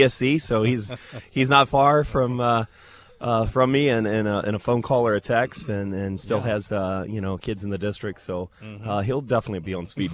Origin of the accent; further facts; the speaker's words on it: Ohio, United States; I'm coming from Marion County, Ridgedale. So my last 17 years at Ridgedale, and originally from Crawford County, a Colonel Crawford kid